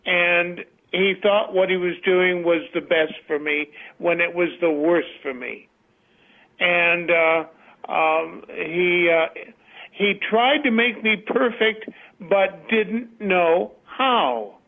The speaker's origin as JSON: {"language": "English", "town": "Cedar Rapids", "region": "Iowa", "country": "United States", "tie": "born or raised there", "said": "Donna, I lived in Cedar Rapids, Iowa, and my father came here as a Lebanese immigrant with his mother"}